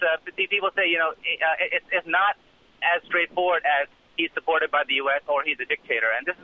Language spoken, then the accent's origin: English; Pakistan; now in Missouri, United States; Like, personally, I'm from Pakistan originally. I live in Missouri now, obviously.